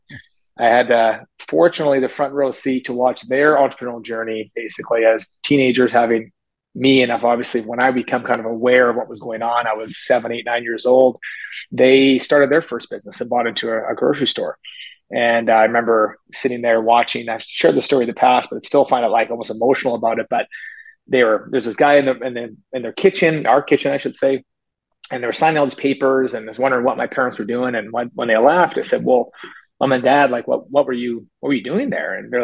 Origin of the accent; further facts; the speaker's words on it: Edmonton, Alberta, Canada; I grew up in Edmonton, Alberta, Canada. So, we're in the Great White North, and it's definitely I think it's a cold place in the winter